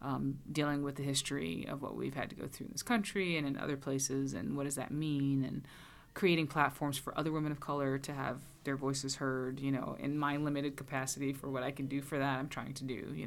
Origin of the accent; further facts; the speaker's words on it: Greensboro, North Carolina, United States; center that's being built right now in downtown Greensboro. So it's kind of part of my involvement in my hometown